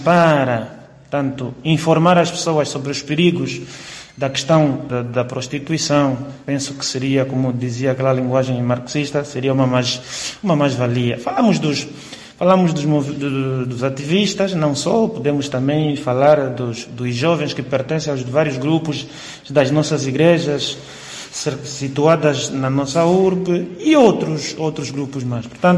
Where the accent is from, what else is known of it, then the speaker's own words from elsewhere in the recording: Angola; Todos somos angolanos e a lei é para todos, né?